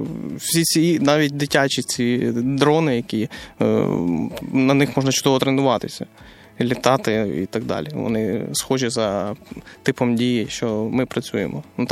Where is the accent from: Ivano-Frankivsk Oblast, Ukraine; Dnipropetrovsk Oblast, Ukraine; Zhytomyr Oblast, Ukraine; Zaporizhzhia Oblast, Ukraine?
Zaporizhzhia Oblast, Ukraine; Zaporizhzhia; Я сам з Запоріжжя.